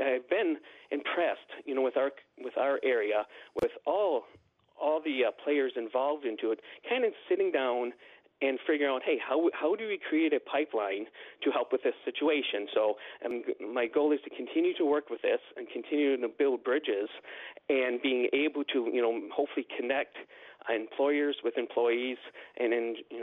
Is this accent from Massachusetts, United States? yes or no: no; Bloomer, Wisconsin, United States; I grew up in Bloomer, went to UW-Stout, met my wife, and came to Bloomer and started a family